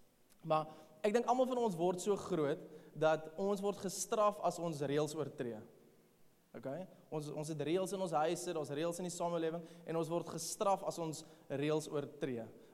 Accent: Stellenbosch, Western Cape, South Africa; Okay, ek kom uit Stellenbosch uit

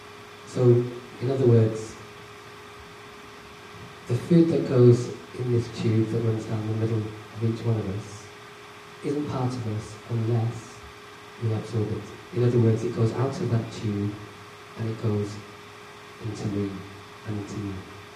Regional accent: Wales, United Kingdom; born there; I was born in Wales, but I'm English just a few weeks ago.

